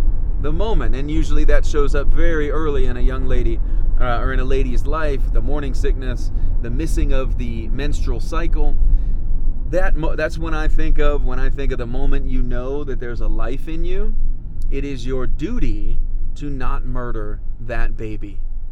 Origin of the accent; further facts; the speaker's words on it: United States; And for once, maybe in a long time, I will feel some sense of pride as being an American.